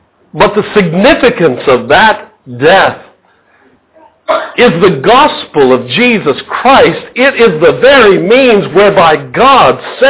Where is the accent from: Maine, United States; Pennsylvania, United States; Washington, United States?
Pennsylvania, United States; Carlisle; When I'm in my hometown of Carlisle, Pennsylvania, I like to go to Gold's Gymnasium and work out.